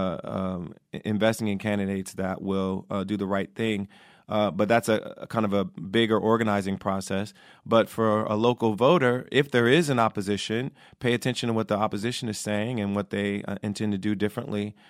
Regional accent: Ohio, United States; also born or lived in New York; now in California, United States; I used to vote in New York, and I'm from Ohio originally.

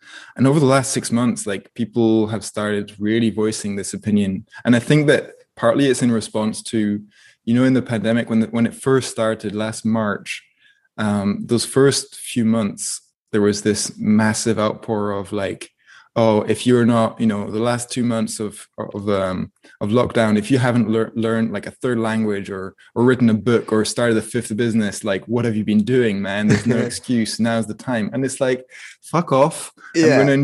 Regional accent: France; born or raised there; also born or lived in Inverness, United Kingdom / Stirling, United Kingdom

